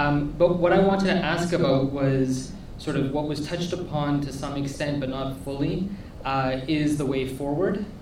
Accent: Canada; So being a Canadian, having worked on the Commission of Inquiry into Meher Arar

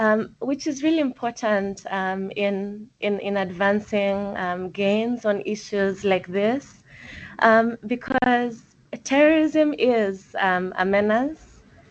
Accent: Kenya; Yeah, this has been really interesting as a Kenyan.

